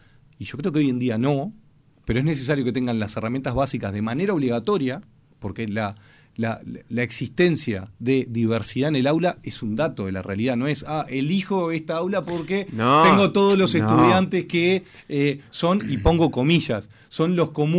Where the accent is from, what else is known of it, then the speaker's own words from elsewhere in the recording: Uruguay; Nosotros, como uruguayos, tenemos en nuestra cabeza Buenos Aires